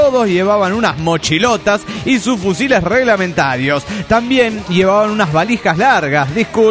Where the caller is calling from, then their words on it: Puerto Ordaz, Bolívar, Venezuela; de Puerto Ordaz, Venezuela.